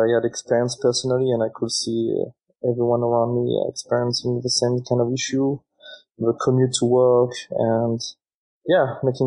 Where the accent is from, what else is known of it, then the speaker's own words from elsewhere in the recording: France; now in Australia; So I'm actually from France, just in case it's not obvious.